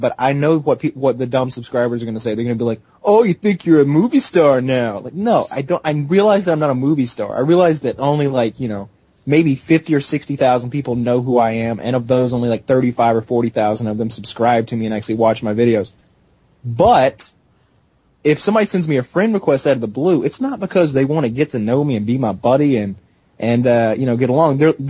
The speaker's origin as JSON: {"language": "English", "region": "the South", "country": "United States", "said": "People don't realize I'm from the South"}